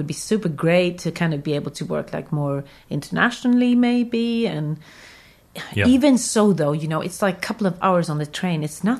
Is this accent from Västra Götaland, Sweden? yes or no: no; Lund, Skåne, Sweden; now in Malmö, Sweden; kind of moved to Malmö because I really was like, oh God, I have to get back to my roots a bit and kind of, because I'm from Lund.